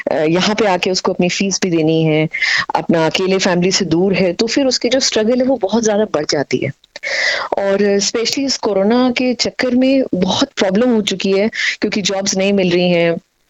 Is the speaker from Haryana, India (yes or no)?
no; Ghaziabad, Uttar Pradesh, India; moved away as an adult; now in Sydney, Australia; मैं एक्चुअली गाजियाबाद से बिलोंग करती हूँ। गाजियाबाद दिल्ली NCR में आता है, वहीं पे पली बड़ी हूँ, वहीं पे अपनी एजुकेशन करी है। सिडनी मैं अपने पूरे परिवार के साथ पिछले साल आई थी, जुलाई में ही